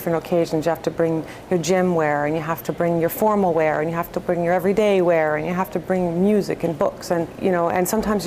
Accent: Ottawa, Ontario, Canada; I'm from Ottawa.

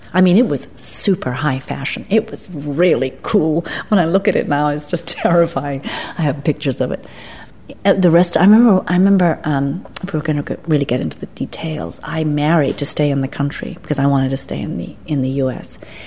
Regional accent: England, United Kingdom; now in United States; Because I came from England, I was much less acutely aware of the Vietnam War than had I been raised in the States.

